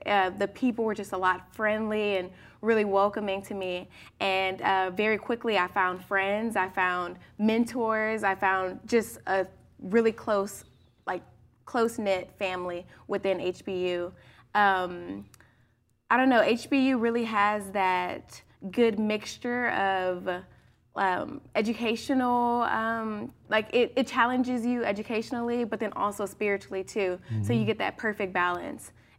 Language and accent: English; Houston, Texas, United States; I am from Houston